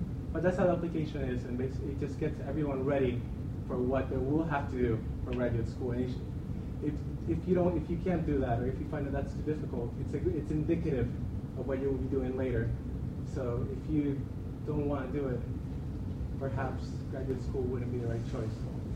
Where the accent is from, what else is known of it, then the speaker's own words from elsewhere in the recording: United States; growing up in the United States, that there was, although, you know, civil rights movement happened in the 1960s